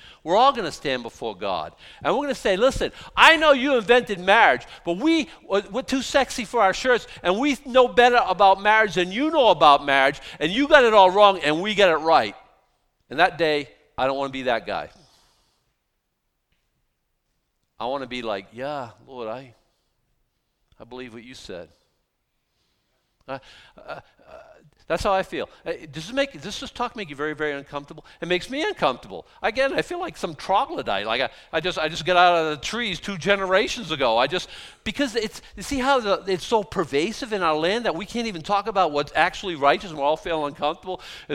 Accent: United States; Listen, I grew up the whole time I've been growing up in America, homosexuality was a sin.

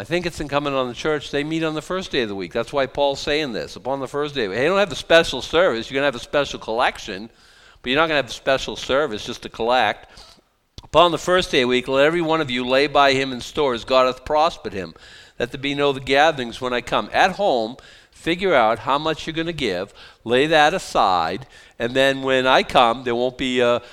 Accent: Boston, Massachusetts, United States; And that's the best Southern accent I got from Boston. I'm from South Boston, so it's kind of, I don't know.

